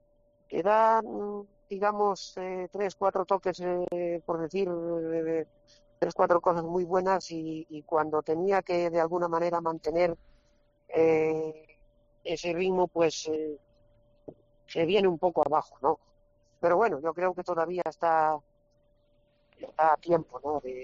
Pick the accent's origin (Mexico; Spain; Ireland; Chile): Spain; Santa Comba, Galicia; born there; por Lugo, estoy por Lugo, por Santa Comba, por mi pueblo natal, pues por aquí, con mi familia, con mi gente